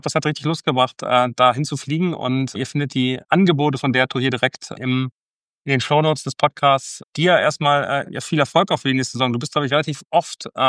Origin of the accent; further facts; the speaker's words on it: Hamburg, Germany; Für mich als Hamburger ist Boston immer so ein bisschen mehr wie Hamburg